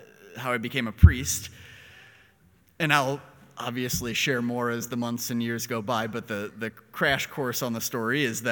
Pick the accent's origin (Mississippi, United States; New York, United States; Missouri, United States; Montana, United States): Missouri, United States; St. Louis; I grew up in St. Louis, so Father Andrew and I actually grew up about 15, 20 minutes away from each other in South St. Louis County.